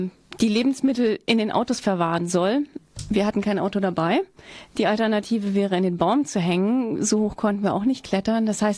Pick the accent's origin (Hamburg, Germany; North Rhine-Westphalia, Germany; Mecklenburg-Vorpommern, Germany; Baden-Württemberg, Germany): Mecklenburg-Vorpommern, Germany; Neubrandenburg; also born or lived in Görlitz; Geboren bin ich im schönen Sachsen in Görlitz, bin aber aufgewachsen in Mecklenburg-Vorpommern, in Neubrandenburg